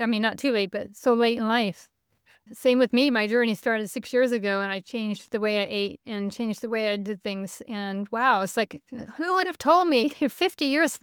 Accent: Hawaii, United States; I grew up in Hawaii, and my mom and dad were avid golfers

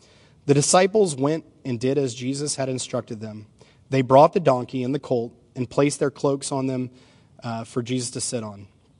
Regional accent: New Orleans, Louisiana, United States; I grew up in New Orleans. Parades are awesome.

